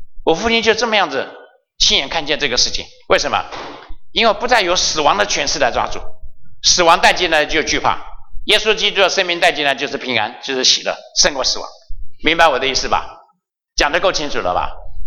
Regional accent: Shandong, China; 他最怕的就是我们山东人啊，规矩很多啊，老人家过世一定要去送终。

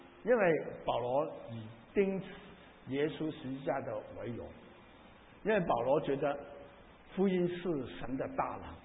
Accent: China; 啊，我们中国人有个凌迟啊，是不是凌迟？

